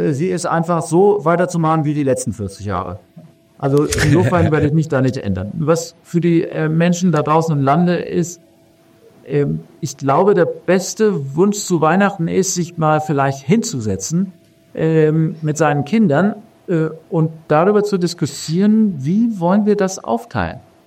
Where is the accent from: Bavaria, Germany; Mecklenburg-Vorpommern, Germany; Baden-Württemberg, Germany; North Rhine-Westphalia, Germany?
Baden-Württemberg, Germany; Freiburg; Diese soziale Marktwirtschaft ist eine neoliberale Erfindung aus Freiburg und darauf sind wir Freiburger verdammt stolz.